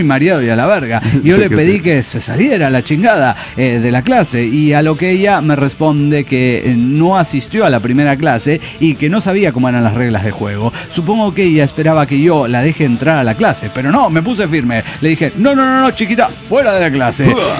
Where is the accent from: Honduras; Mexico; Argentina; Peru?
Peru; Lima; de Lima, Perú.